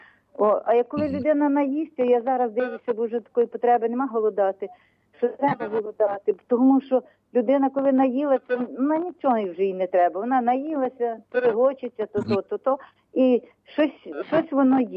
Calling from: Kamianets-Podilskyi, Khmelnytskyi Oblast, Ukraine; Це Кам'янець-Подільський

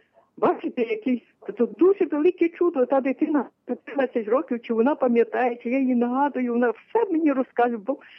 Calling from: Lviv Oblast, Ukraine; А, я з Львівщини

